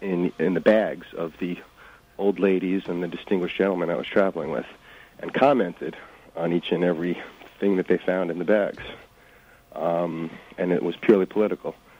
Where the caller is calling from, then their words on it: Brooklyn, New York, United States; I'm calling from Brooklyn.